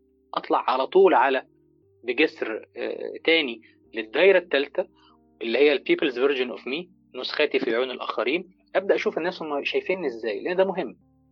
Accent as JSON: {"language": "Arabic", "country": "Egypt", "said": "زي ما بنقول عندنا في مصر كده،"}